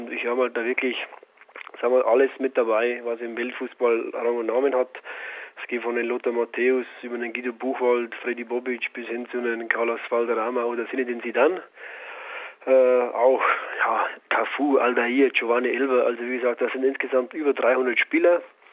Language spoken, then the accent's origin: German; Zwiesel, Bavaria, Germany; ich komme ja aus Zwiesel, aus dem Bayerischen Wald, ist jetzt Zwiesel meine Heimat? Ja, ist es, aber eigentlich nur, weil halt eben meine Familie, meine Eltern dort sind